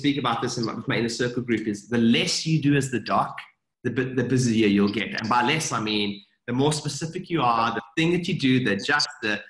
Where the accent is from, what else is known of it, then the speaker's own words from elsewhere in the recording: South Africa; I'm a South African